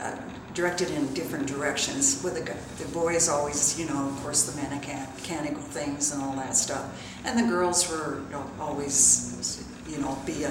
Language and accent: English; Denver, Colorado, United States; I was born in Denver, Colorado in October.